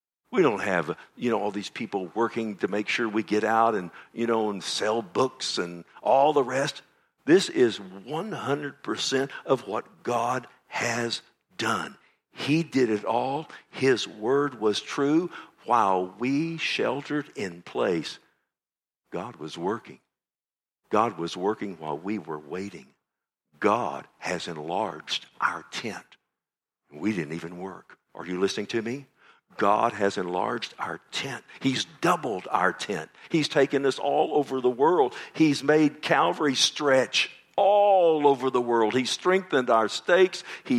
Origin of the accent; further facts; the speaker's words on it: Ireland; I'm Irish, of course.